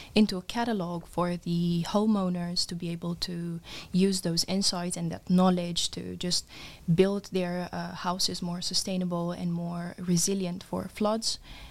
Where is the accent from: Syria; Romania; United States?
Romania; moved away as an adult; I was born and raised in Romania, and I lived there till 2019, where I moved here to study initially civil engineering.